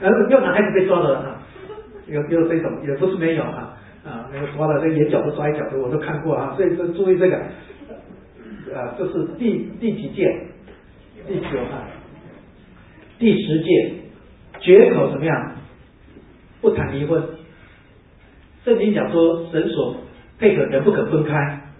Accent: Fujian, China; now in United States; 你看我是个福建人，我太太是四川人

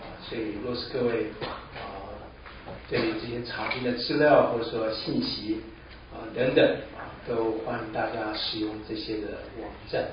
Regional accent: Taiwan; moved away as an adult; now in Dallas, United States; 我是从台湾来，三十二年前来德州大学念书

